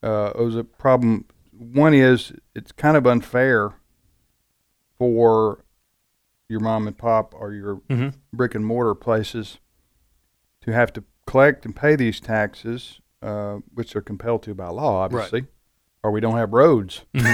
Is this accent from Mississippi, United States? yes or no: yes; Mississippi, United States; I was talking to a state legislator in my home state of Mississippi